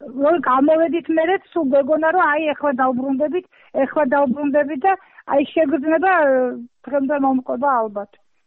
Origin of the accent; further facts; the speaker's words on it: Sukhumi, Abkhazia, Georgia; moved away as an adult; now in Zugdidi, Georgia; ეს კარუსელები და ეს არის მთელი ჩემი ბავშვობა. დღეს ამ ჩვენს ბავშვებს ეს ფუფუნება არ აქვთ, ზუგდიდში განსაკუთრებულად. და სოხუმში ეს შესაძლებლობა იყო, ყოველი დღე იყო დღესასწაული.